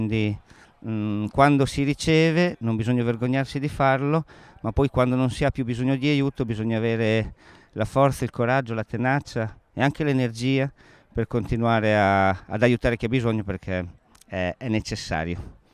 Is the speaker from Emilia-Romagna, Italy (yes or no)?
yes; Faenza, Emilia-Romagna, Italy; noi siamo romagnoli veraci, Faenza è nel centro della Romagna